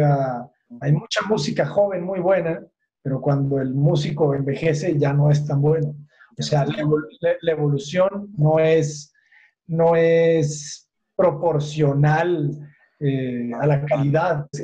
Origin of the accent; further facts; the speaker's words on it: Los Mochis, Sinaloa, Mexico; moved away as an adult; now in Guadalajara, Mexico; yo soy de Los Mochis, yo viví en Los Mochis, allá nací y me vine a estudiar a Guadalajara.